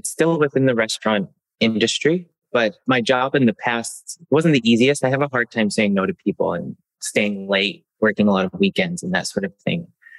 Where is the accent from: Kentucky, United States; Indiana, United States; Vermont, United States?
Kentucky, United States; because I come from Kentucky and it's not the best place to be for anyone who's different